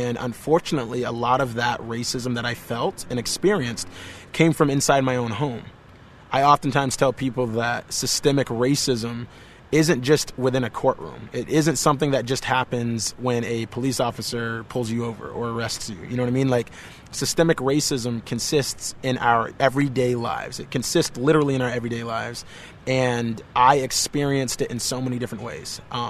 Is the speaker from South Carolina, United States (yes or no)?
no; Vermont, United States; Growing up in Vermont had its own hardships.